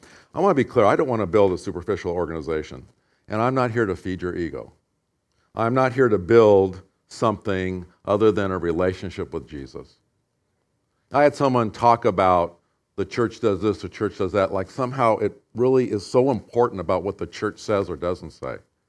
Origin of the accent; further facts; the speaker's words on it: California, United States; I grew up in Southern California, so we would eat outside in the patio.